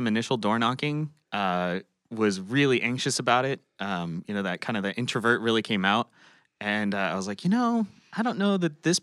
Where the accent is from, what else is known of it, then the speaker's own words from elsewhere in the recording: Palos Verdes, California, United States; now in Orange County, United States; Born and raised in Palos Verdes